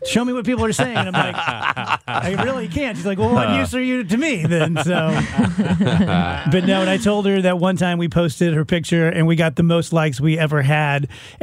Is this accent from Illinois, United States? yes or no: yes; South Roxana, Illinois, United States; Growing up in South Roxana, I was pretty sure I wasn't going to get hit by a rogue wave.